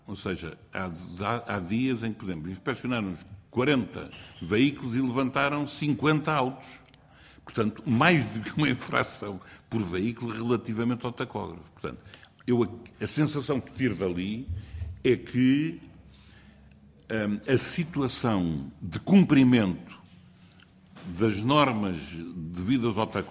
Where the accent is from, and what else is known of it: Portugal